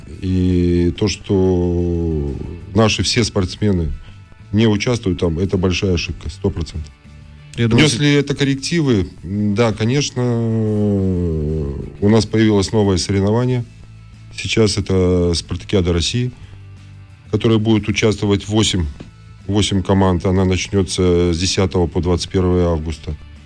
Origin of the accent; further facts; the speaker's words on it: Belarus; У нас очень много волейболистов вообще белорусов. Я сам из Беларуси.